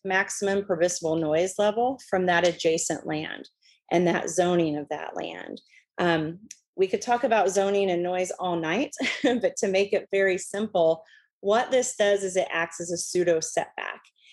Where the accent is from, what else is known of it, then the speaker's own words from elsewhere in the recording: Indiana, United States; moved away as an adult; also born or lived in Wyoming; I grew up in Indiana as a farm girl.